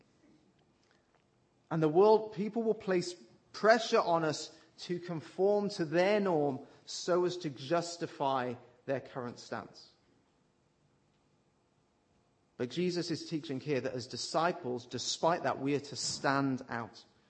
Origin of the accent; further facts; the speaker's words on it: West Midlands, United Kingdom; accent: West Midlands; And whether I speak with a West Midlands accent or not doesn't change the fact that I'm from the West Midlands.